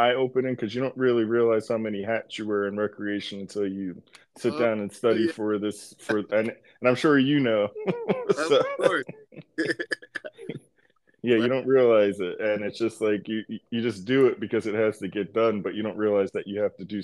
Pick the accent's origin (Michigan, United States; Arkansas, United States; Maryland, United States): Maryland, United States; growing up on the Eastern Shore, when I was a kid, we didn't have like a lot of after school programming.